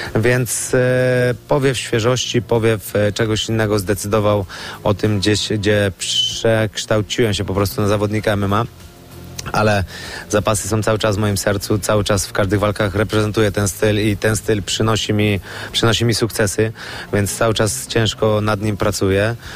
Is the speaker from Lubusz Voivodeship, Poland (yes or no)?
no; Kudowa-Zdrój, Lower Silesian Voivodeship, Poland; Ja pochodzę z Kudowy Zdrój. W momencie, kiedy się przeniosłem do Milicza